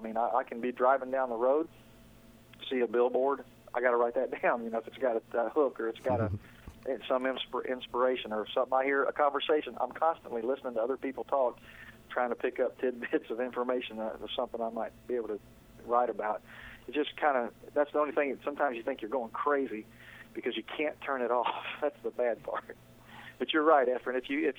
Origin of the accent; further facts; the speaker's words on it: Ohio, United States; But I remember reading when I was growing up in Ohio about … his songwriting